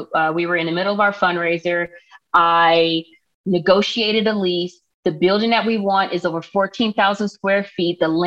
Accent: Palmdale, California, United States; now in Los Angeles, United States; And I did take him to one protest that was dear to me in my hometown of Palmdale, but I couldn't take him to all the ones out here in LA.

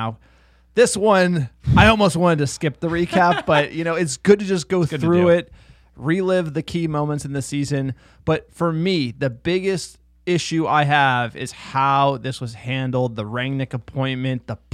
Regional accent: New Jersey, United States; I mean, we grew up in New Jersey, and you know the food for me is a big one.

